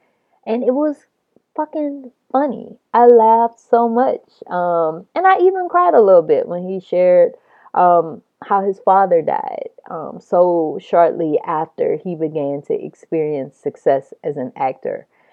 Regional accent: the South, United States; And I think as a person from the South, it resonated to me.

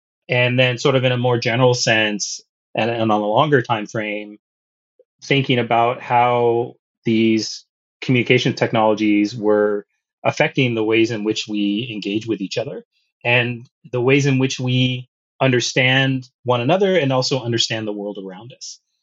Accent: Hawaii, United States; now in Montreal, Canada; it's me as a Hawaiian, a Kanaka Maoli person in Montreal

